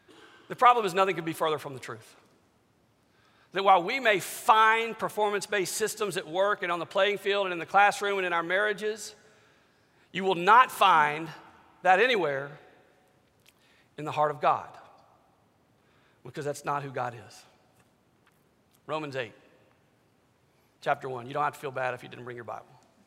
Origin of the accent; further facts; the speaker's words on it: Louisiana, United States; I grew up in Louisiana.